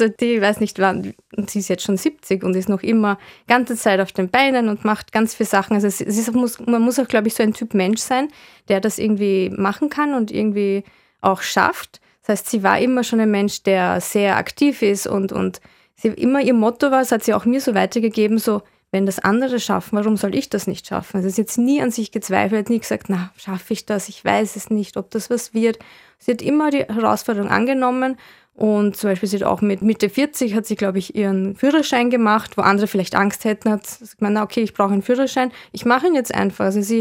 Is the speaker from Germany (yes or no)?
no; Upper Austria, Austria; now in Vienna, Austria; 21 Jahre in Wien, jetzt fühle ich mich schon sehr als Wienerin, mehr als Oberösterreicherin, würde ich sagen.